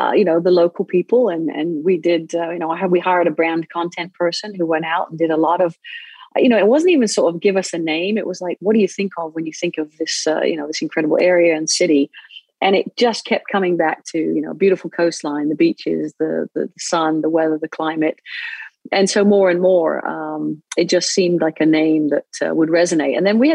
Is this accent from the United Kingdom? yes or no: yes; England, United Kingdom; now in United States; Well, I grew up in England